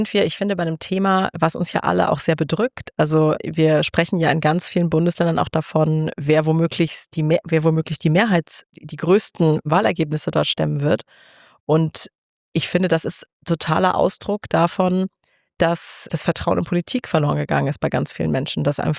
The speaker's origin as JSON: {"language": "German", "region": "Rhineland-Palatinate", "country": "Germany", "tie": "born there", "said": "Also ich bin ja gebürtige Rheinland-Pfälzerin"}